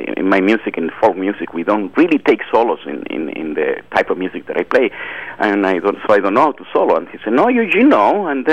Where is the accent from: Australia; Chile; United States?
Chile; first language Spanish; English is a second language; If, you know, my first voice is Spanish, then I learned English. It's just like the same thing. It opened a door, a tremendous possibilities for me to mix what I have as a folk musician from Chile